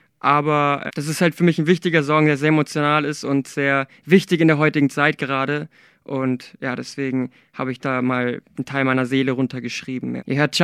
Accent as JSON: {"language": "German", "country": "Germany", "tie": "born there", "said": "Ich komme auch aus dem Libanon, bin aber hier in Deutschland geboren, also nur mein Ursprung ist libanesisch."}